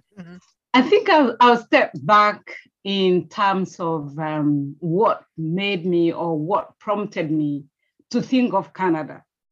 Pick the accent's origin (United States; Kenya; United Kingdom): Kenya; born there; I was born in Kenya, and I was born in a rural setting. Enna was the name of my village. Mm-hmm. And I come from Embu. Embu is one of the tribes, one of the ethnic groups in Kenya.